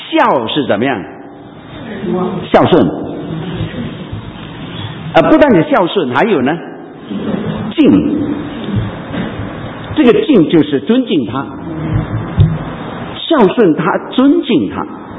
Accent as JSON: {"language": "Chinese", "region": "Guangdong", "country": "China", "said": "这广东话睡贼我们广东人 很特别的"}